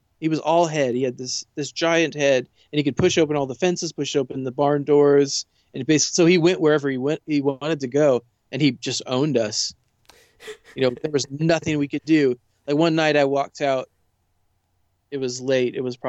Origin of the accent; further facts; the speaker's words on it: San Diego, California, United States; I grew up in San Diego and that's like what we grew up eating.